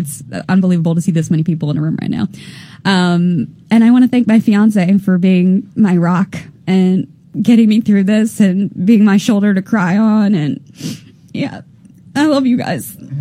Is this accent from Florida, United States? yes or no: yes; Florida, United States; moved away as an adult; now in New York City, United States; I grew up in Florida. I never thought that I would be here. like, I think I was 30 when I came to New York City, and it was always my goal to be here.